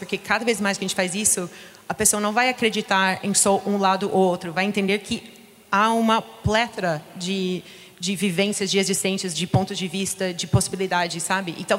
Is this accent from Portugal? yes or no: no; United States; Portuguese is a second language; eu sou dos Estados Unidos e a gente passou por um momento parecido uns anos atrás